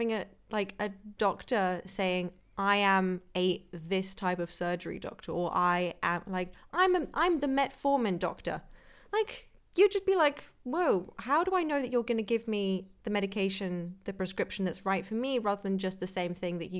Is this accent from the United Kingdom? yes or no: yes; United Kingdom; And I'm British, I can say that, okay? I have a British passport, I can say that.